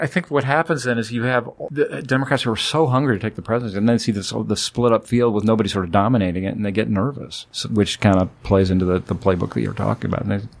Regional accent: Colorado, United States; I mean, I like John Hickenlooper, and I'm from Colorado, so he's my kind of guy.

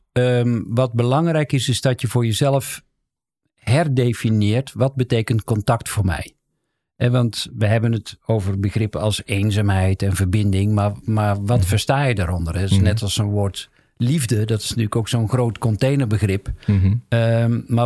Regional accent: North Brabant, Netherlands; Dat is een carnavalsliedje, want ik kom uit Zuiden.

